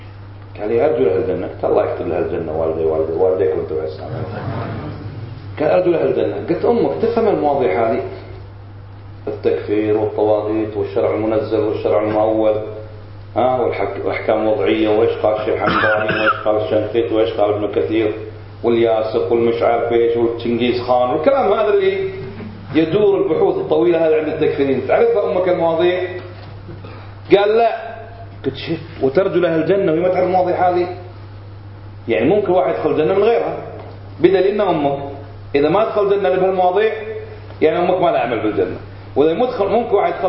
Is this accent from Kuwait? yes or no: yes; Kuwait; لأن الحكم عندنا بالكويت وراثي